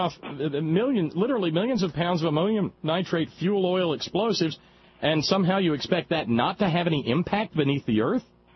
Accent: the South, United States; I'm a Southerner. I speak the code.

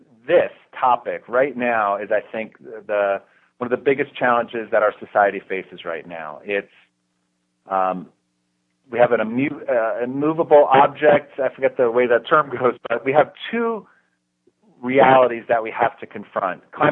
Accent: New Jersey, United States; I grew up on the New Jersey shore, and my mom was a teacher.

